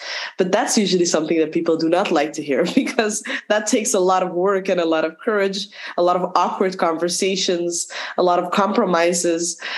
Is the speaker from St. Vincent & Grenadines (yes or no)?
no; Belgium; I grew up in Belgium. I have a Moroccan background. I grew up in a Muslim household. I am practicing Muslim today.